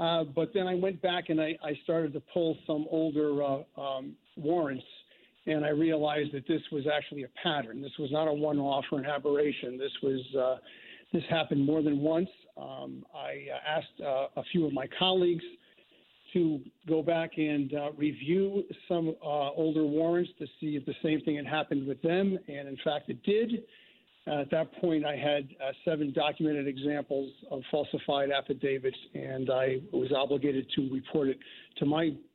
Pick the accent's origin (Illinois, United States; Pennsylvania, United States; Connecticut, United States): Connecticut, United States; New Haven; Well, I was born and raised in New Haven, once I graduated from the University of New Haven, I applied to the Brantford Police Department and was hired.